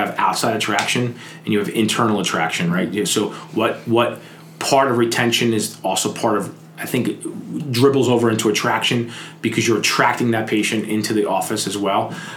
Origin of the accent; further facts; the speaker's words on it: New Jersey, United States; now in Atlanta, United States; I'm from New Jersey. People can drive up there. People can't drive down here.